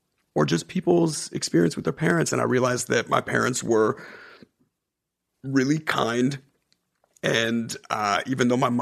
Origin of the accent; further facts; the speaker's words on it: United States; because I'm undeniably American.